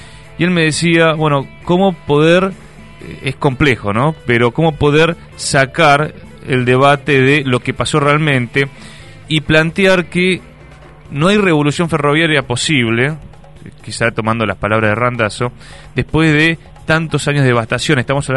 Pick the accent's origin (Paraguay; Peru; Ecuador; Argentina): Argentina; lo que tenemos como pueblo argentino, ¿no?, por delante